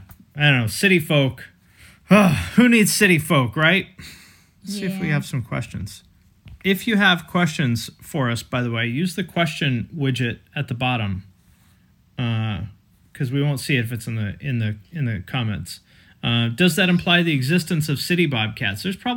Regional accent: Snohomish, Washington, United States; I'm from Snohomish, which is pretty rednecky

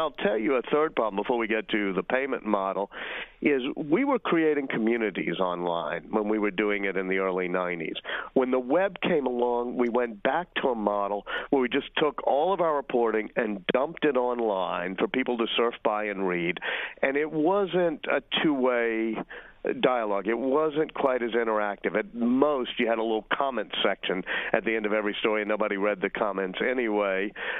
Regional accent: New Orleans, Louisiana, United States; since I'm from New Orleans, I might want to read something from our state capital.

